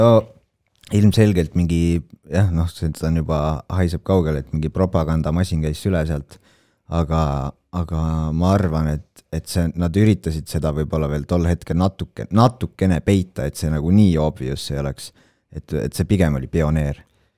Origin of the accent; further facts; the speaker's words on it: Tallinn, Harju County, Estonia; ma ikkagi olen suurlinnast pärit.